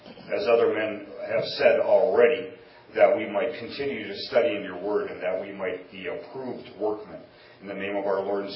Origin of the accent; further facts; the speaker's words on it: Wisconsin, United States; I'm not French. That's Polish, 100%. And I come from Wisconsin